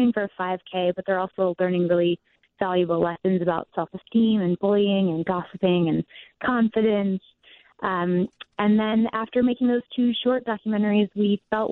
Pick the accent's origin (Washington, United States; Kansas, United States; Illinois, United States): Illinois, United States; Evanston; But growing up in Evanston in a really diverse neighborhood and with parents that never made me feel like gender was an issue when approaching career